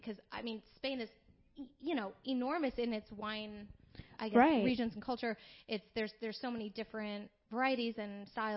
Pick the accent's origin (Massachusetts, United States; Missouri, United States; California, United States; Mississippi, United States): California, United States; Santa Cruz; I had growing up in Northern California, I'm from Santa Cruz originally